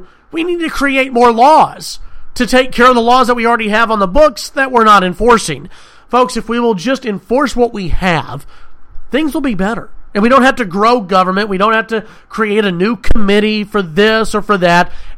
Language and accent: English; Texas, United States; My hometown, back in the Dallas-Fort Worth area, they passed a law banning texting while driving.